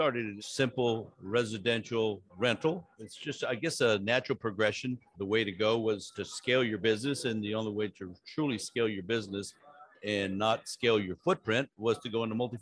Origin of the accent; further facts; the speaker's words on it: Dallas, Texas, United States; The super hot heat of Dallas.